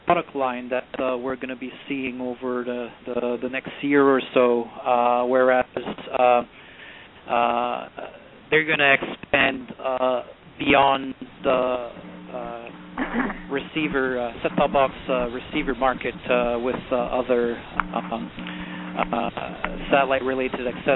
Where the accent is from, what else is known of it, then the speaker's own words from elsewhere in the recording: Hamilton, Ontario, Canada; I am from Hamilton, Ontario, which is a city that's actually between Niagara Falls and Toronto.